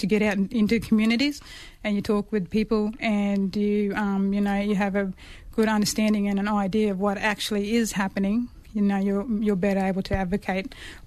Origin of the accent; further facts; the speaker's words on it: Mount Isa, Queensland, Australia; I've been living in Mount Isa for 30 years now. Have grown up there, so it's my hometown.